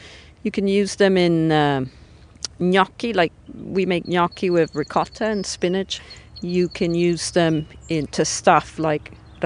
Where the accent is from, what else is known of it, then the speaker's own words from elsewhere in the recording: Milan, Lombardy, Italy; now in Falmouth, United States; I grew up in Milan, so northern Italy. And as kids in Italy, they're very common.